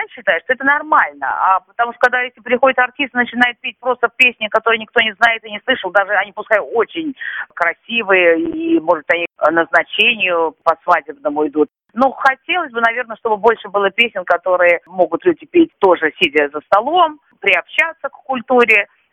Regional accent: Uzbekistan; это песни наши национальные, это наши народные песни узбекские

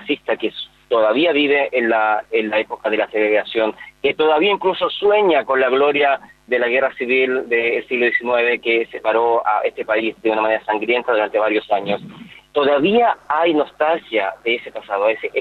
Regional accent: Chile; now in United States; Yo soy originalmente de Chile, pero ya llevo viviendo en los Estados Unidos con mi familia estadounidense ya hace casi 18 años.

